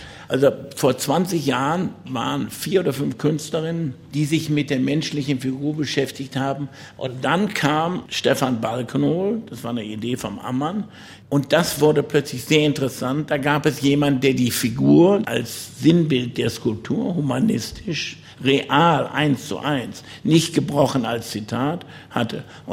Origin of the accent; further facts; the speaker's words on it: North Rhine-Westphalia, Germany; Ich bin immer stolz darauf, Münsterländer zu sein. Ich bin auf dem Dorf im Münsterland groß geworden.